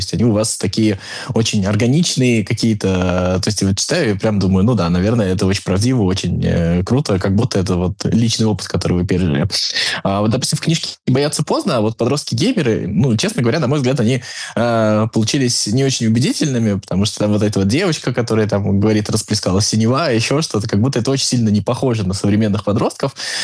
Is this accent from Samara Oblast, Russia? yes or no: yes; Tolyatti, Samara Oblast, Russia; born there; Я просто родился в Тольятти, и для меня очень много таких флешбеков было про город, который стоит вокруг автозавода